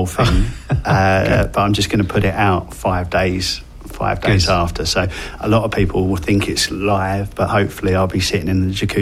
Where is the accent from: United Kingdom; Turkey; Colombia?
United Kingdom; England; And I'm English.